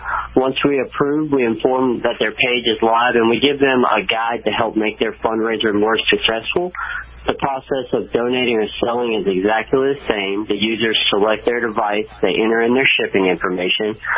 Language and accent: English; Shreveport, Louisiana, United States; Well, as you said, I'm from Shreveport, Louisiana